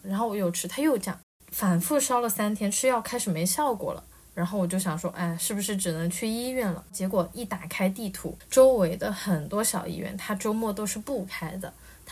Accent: China; now in Japan; 看我是外国人嘛，他就会连笔带话，他知道我是中国人，汉字我是认识的嘛

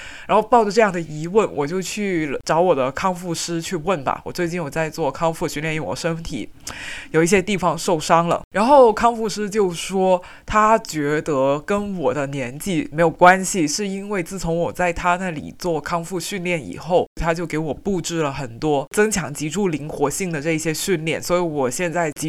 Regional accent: China; 一开始呢，中国人出去睡的话都会觉得很不习惯，我也是那样

